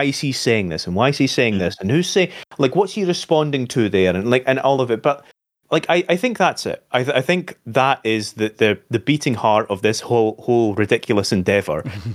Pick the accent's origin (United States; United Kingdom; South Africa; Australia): United Kingdom; No, I'm not sorry. I am British.